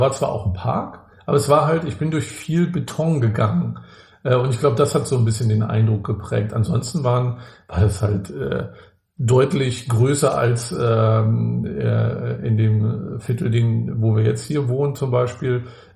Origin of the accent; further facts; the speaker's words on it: Rostock, Mecklenburg-Vorpommern, Germany; Ich komme ja auch aus Rostock, bin da im Plattenbau groß geworden